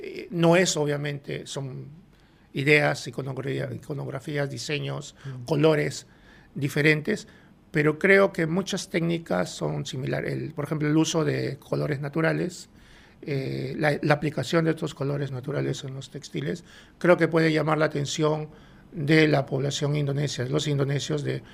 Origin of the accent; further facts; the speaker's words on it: Peru; De hecho, yo soy descendiente, soy peruano-japonés.